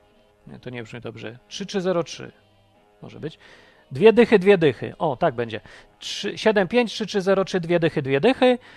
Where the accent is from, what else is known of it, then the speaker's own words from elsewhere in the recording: Kraków, Lesser Poland, Poland; born there; Ja jestem z Krakowa, w sensie, że się tam urodziłem.